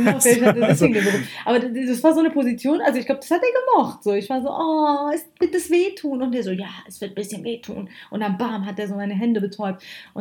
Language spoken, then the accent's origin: German; Hamburg, Germany; Sagt man als Hamburger Bub.